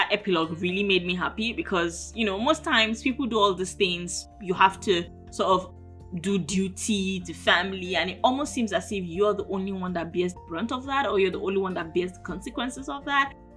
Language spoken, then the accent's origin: English; Nigeria; The story is very familiar because as a Nigerian, I'm sure that you must have seen it on the news one time or the other